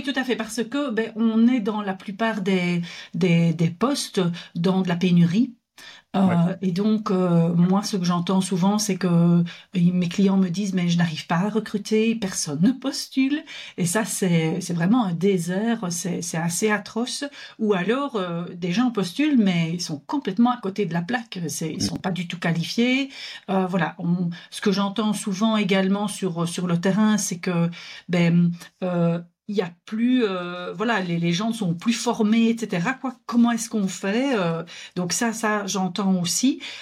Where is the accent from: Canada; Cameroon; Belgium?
Belgium; Wallonia; Mais bon, je suis belge, je viens de Wallonie